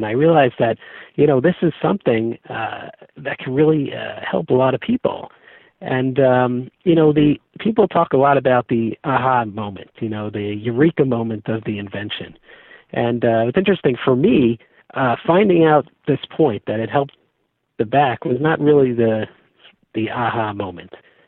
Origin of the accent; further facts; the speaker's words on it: New York, United States; now in Baltimore, United States; So I'm from New York. My wife and I were living in Riverdale, New York, which is in the Bronx.